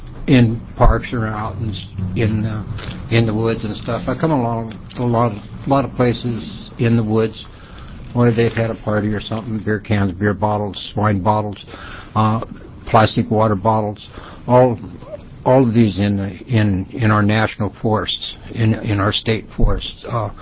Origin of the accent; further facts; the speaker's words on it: Mill City, Oregon, United States; I'm from Mill City, Oregon